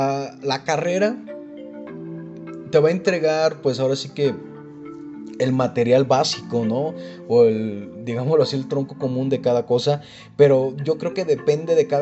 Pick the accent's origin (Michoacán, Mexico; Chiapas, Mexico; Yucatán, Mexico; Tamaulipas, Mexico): Michoacán, Mexico; Lombardía; el impacto inició como a nivel de mi pueblo, ¿no? Yo soy de Lombardía, Michoacán.